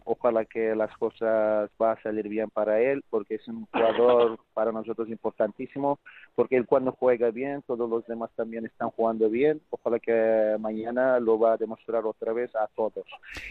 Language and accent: Spanish; Turkey; now in Spain; viviendo 12 años en España, la mitad estoy con España, pero mañana soy turco totalmente.